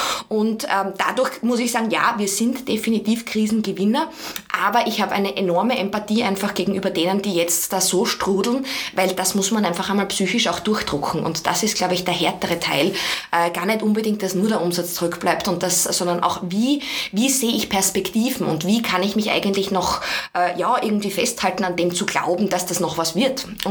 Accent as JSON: {"language": "German", "region": "Styria", "country": "Austria", "tie": "born or raised there", "lives_now": "Vienna, Austria", "said": "Ich komme aus der Steiermark, das heißt, ich bin irrsinnig nah an der Natur aufgewachsen"}